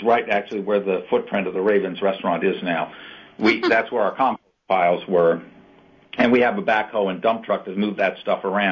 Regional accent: Midwest, United States; because we're from the Midwest, he didn't know the difference.

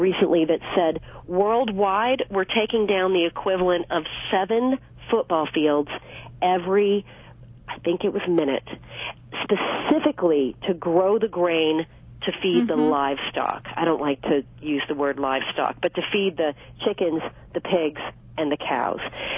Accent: the South, United States; I grew up in the South, and I came from a very Christian family

